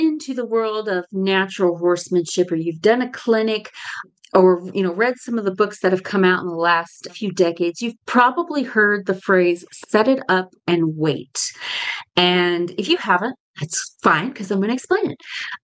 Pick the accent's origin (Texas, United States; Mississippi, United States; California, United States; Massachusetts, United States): Texas, United States; Kemp; from Kemp, Texas.